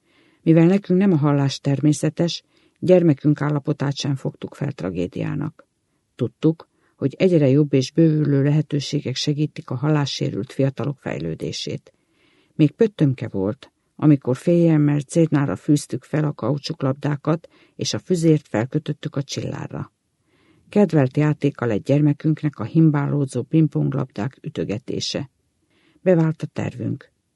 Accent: Bana, Komárom-Esztergom, Hungary; Szülőfalum, Bana iskolájába irattak be.

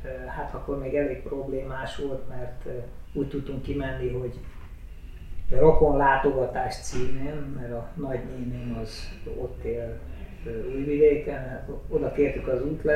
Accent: Budapest, Hungary; Én Óbudán születtem, a Martin kórházban, és ugye ott laktunk a Vörösvári út elején

